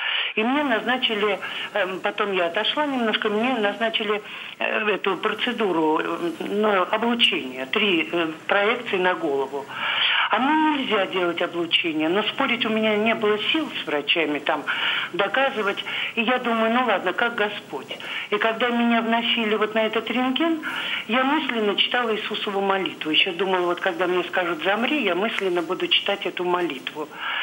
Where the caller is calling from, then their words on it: Saint Petersburg, Russia; Здравствуйте, я из Санкт-Петербурга